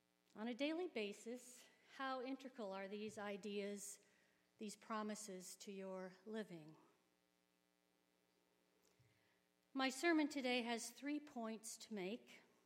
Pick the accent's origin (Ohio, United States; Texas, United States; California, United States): Ohio, United States; Sylvania; the church I grew up in Sylvania, Ohio, a small church, Missouri Synod Lutheran.